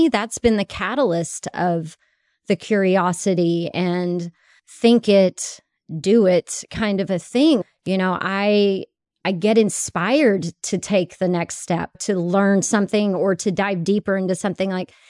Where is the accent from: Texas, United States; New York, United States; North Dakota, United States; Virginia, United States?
Texas, United States; now in California, United States; I grew up in Texas where, you know, it's few and far between. And you know, you don't talk about it. It's all in the closet. And then, you know, I moved to California to a legal state